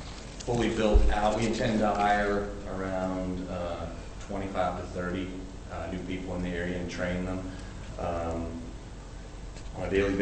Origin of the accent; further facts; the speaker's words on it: Lynchburg, Virginia, United States; Well, I'm from Lynchburg, so we started there